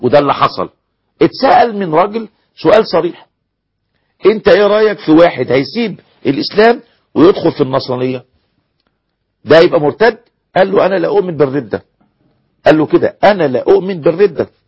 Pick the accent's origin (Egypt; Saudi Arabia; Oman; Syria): Egypt; انتوا فاكرين القصة اللي كانت من كام سنة طلعت عندنا في مصر